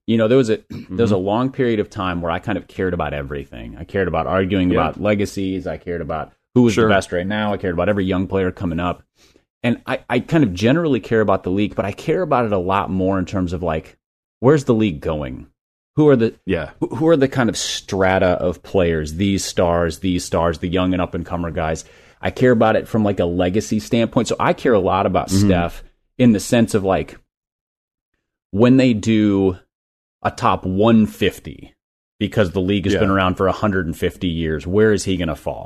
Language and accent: English; Minnesota, United States; I grew up in Minnesota. Like, you had to be like kind of a psycho to do your sport in the off season.